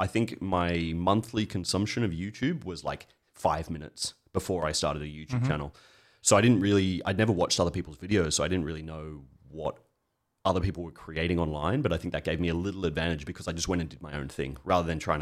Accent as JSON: {"language": "English", "town": "Sydney", "region": "New South Wales", "country": "Australia", "moved": "yes", "lives_now": "Catalonia, Spain", "said": "I was this Australian guy, I moved from Sydney to a small country town in Catalonia"}